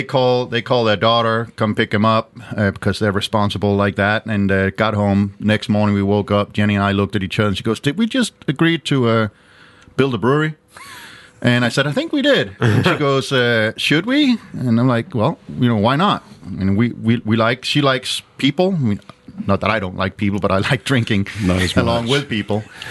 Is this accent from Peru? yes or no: no; Denmark; English is a second language; now in United States; No, so yeah, born and raised in Denmark. I've now lived in the States most of my life, became a citizen of about 10 years ago, and love it.